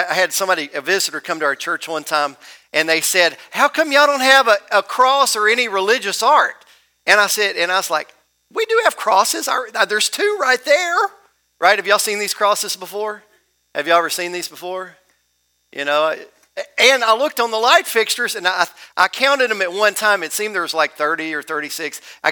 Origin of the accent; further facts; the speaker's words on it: Tennessee, United States; I know when the church that I grew up in Tennessee, when at the back of the wall of the baptistry, we had religious art there.